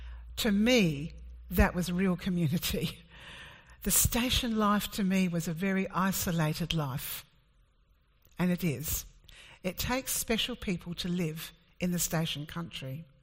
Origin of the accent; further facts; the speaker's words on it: Cunningham, South Australia, Australia; I'm a country girl. I was raised on the York Peninsula at Cunningham.